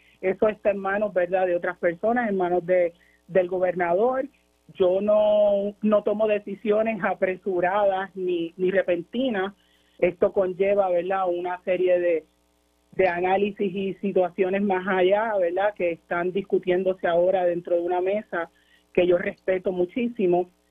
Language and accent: Spanish; Gurabo, Puerto Rico; Mi pueblo de Gurabo me dio el respaldo